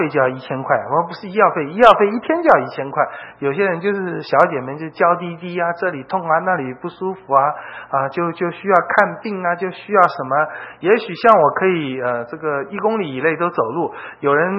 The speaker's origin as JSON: {"language": "Chinese", "country": "China", "said": "那对我们中国人都会说啊"}